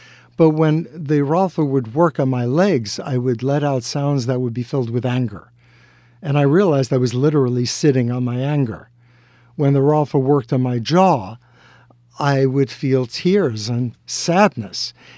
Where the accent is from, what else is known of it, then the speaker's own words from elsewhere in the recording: Brooklyn, New York, United States; growing up in Brooklyn, no one in my family ever went to high school, let alone college.